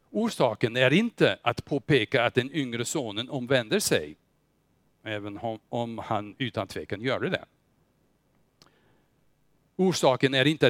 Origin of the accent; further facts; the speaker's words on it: Småland, Sweden; Vi är inte dumma. Vi är ju smålänningar.